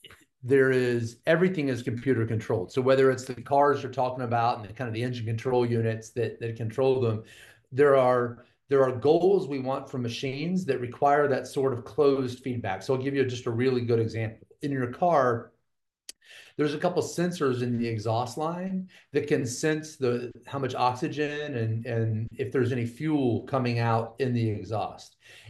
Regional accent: Texas, United States; moved away as an adult; born and bred in Texas, left for 20 something years to serve the country in the Navy.

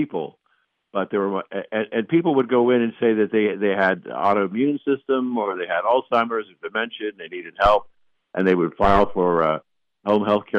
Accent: Ohio, United States; And it so happens that my home state, my hometown, is number two in the nation.

